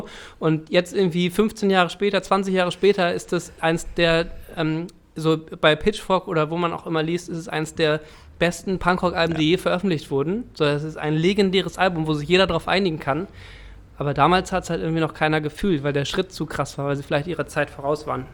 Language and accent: German; Saxony-Anhalt, Germany; Aber in Hamburg auch oder nur bei uns in der Altmark?